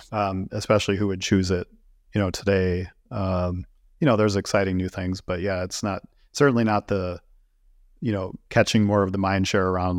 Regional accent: Minnesota, United States; Yeah, I grew up in a small town in Minnesota, actually. I'm from Minnesota originally and ended up going to university here and started my career here, moved around a bit.

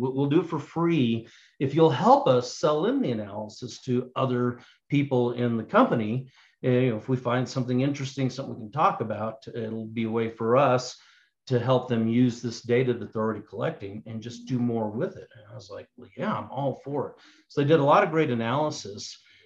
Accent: Albuquerque, New Mexico, United States; I grew up here in Albuquerque.

